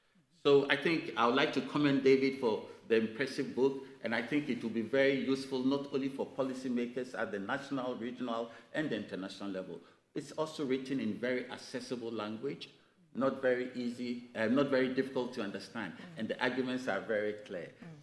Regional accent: Ghana; I come from Ghana, by the way.

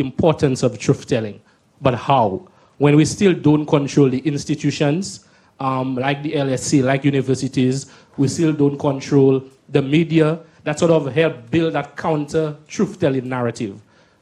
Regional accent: St. Lucia; By the way, I'm from St. Lucia, one of the few countries that can claim to be both Anglophone and Francophone

